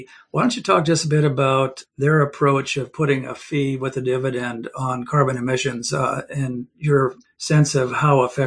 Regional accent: Medford, Oregon, United States; I grew up in Oregon. I grew up down near Medford, Oregon, went to the University of Oregon.

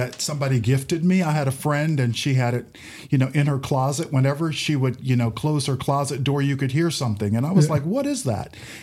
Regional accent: Virginia, United States; I'm from Virginia.

